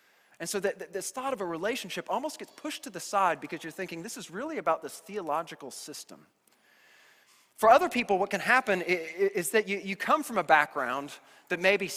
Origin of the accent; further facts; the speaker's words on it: Kansas City, United States; And so I grew up in Kansas City, and it was quite a drive then from Kansas City all the way across Kansas to Estes Park.